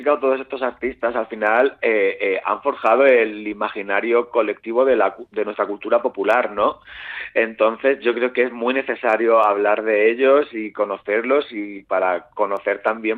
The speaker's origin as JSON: {"language": "Spanish", "town": "Murcia", "region": "Region of Murcia", "country": "Spain", "said": "A ver, yo soy de Murcia"}